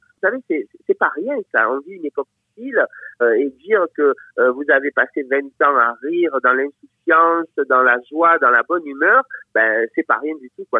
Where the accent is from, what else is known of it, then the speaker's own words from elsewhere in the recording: Marseille, Provence-Alpes-Côte d'Azur, France; born there; Je suis né à Marseille, dans le plus beau quartier de Marseille. Le Panier, connu dans le monde entier grâce à ce feuilleton extraordinaire qui s'appelle Plus belle la vie.